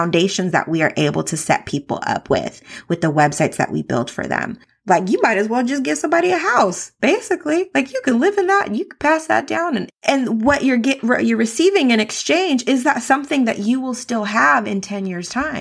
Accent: California, United States; growing up in the Bay Area, California, really like enlightened me to a lot of things because around a lot of artists

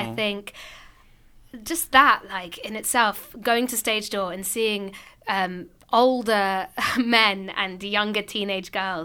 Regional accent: London, United Kingdom; something that you've dreamed of your whole life as a Londoner.

